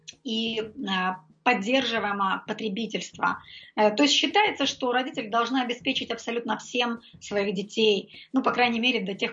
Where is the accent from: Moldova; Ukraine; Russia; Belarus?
Ukraine; Odesa Oblast; born there; Я родилась в Одесской области, в Разделянском районе, и помню, как все это еще в моей жизни имело место быть.